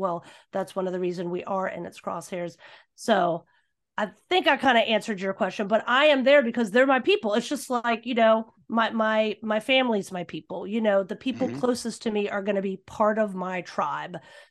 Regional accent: Richmond, Virginia, United States; there are plenty of Southerners that were born in, let's say, my hometown of Richmond, Virginia

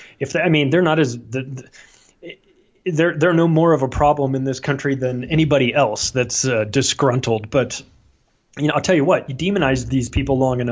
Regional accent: California, United States; Now we're from Southern California originally. So like San Bernardino is a place we're very familiar with.

